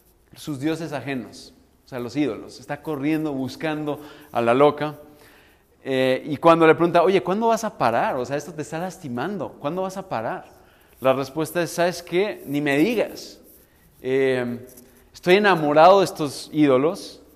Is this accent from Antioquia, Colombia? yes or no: yes; Medellín, Antioquia, Colombia; yo vengo de Medellín y en Medellín es muy común el sacrificio de hijos.